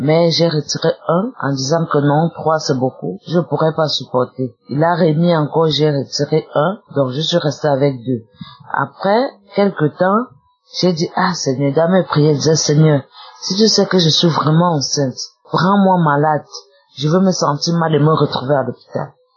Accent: Cameroon; now in Gabon; je suis une Camerounaise vivant au Gabon.

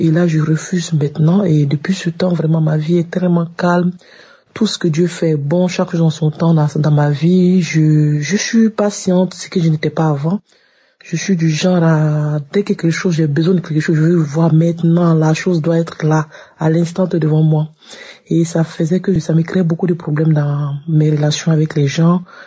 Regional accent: Côte d’Ivoire; now in France; je suis une Ivoirienne vivant en France.

